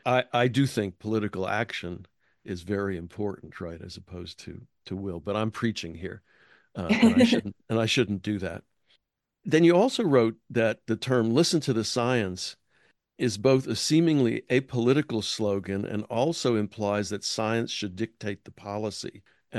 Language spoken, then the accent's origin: English; Houston, Texas, United States; I grew up in Houston when there was a football team called the Oilers.